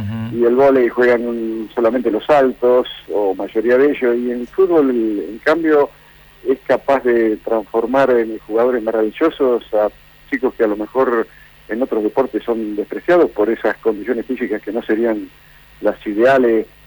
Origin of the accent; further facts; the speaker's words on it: Lincoln, Buenos Aires Province, Argentina; moved away as an adult; yo me fui a Europa desde Lincoln, que es mi ciudad de origen, en la provincia de Buenos Aires, recién casado, con mi esposa que era jugadora de tenis, sin conocer a nadie y sin billete de vuelta, porque como yo vivía muy bien en Lincoln